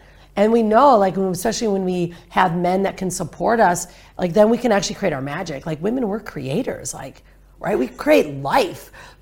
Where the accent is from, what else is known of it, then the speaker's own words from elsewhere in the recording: United States; you and I are both American or you're Canadian, I'm American.